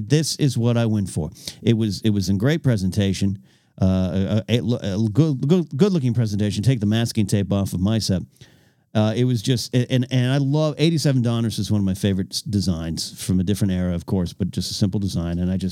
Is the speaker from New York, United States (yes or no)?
no; Arroyo Grande, California, United States; I went into the card shop in my hometown, Arroyo Grande, California. There was a card shop there in the village of Arroyo Grande, a little quaint downtown area.